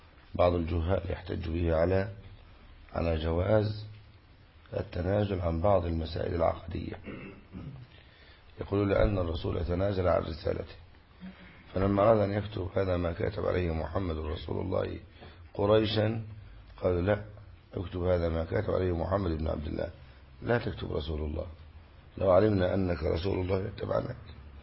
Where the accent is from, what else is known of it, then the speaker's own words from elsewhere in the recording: Egypt; وكانت عندنا في مصر أولا قراءة قالون،